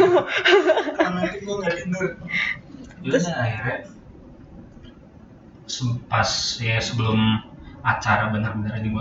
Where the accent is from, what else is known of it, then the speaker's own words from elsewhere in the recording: South Tangerang, Banten, Indonesia; gue kan dari Tangsel